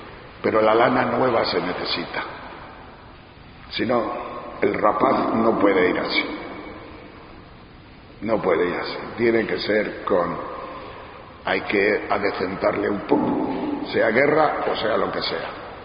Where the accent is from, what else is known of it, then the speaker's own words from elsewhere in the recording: Castile and León, Spain; mi pueblo es un pueblo de la provincia de León, allá por las montañas de Riaño, y cerca de Asturias y de Santander.